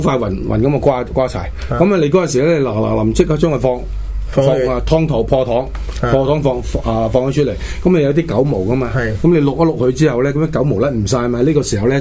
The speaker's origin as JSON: {"language": "Cantonese", "region": "Guangxi", "country": "China", "tie": "born or raised there", "said": "因为狗肉节咧就喺玉林，玉林就好近我家乡嘅，"}